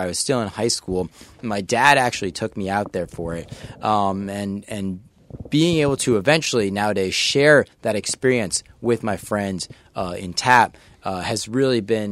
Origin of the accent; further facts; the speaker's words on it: Connecticut, United States; So I grew up in Connecticut, and upstate in Connecticut, there's a casino.